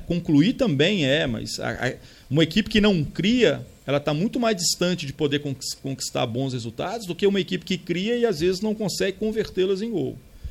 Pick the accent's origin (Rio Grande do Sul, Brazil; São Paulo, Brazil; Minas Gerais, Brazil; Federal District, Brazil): Minas Gerais, Brazil; Belo Horizonte; eu sou de BH